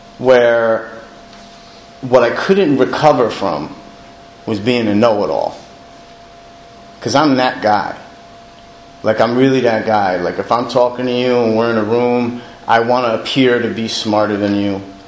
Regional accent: New Jersey, United States; I'm from North Jersey. My parents are divorced.

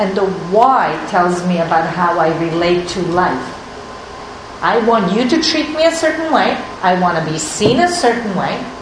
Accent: New York City, New York, United States; I'm a New Yorker. I never watched Law and Order in New York City.

